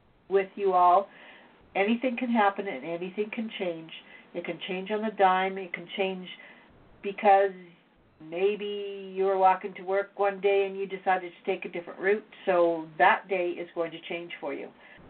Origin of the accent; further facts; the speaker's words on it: Canada; I'm Canadian.